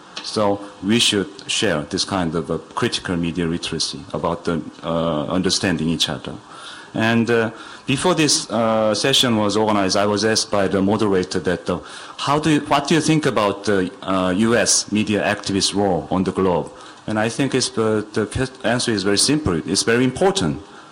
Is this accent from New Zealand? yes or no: no; South Korea; Yeah, nice to meet you. And I'm from Korea.